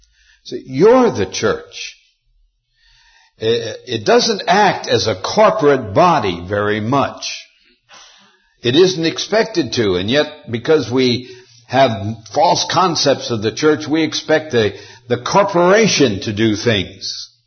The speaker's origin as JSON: {"language": "English", "region": "Montana", "country": "United States", "tie": "born or raised there", "said": "when I was a boy growing up in Montana, we didn't buy chickens down at the grocery store all packaged up nice in plastic."}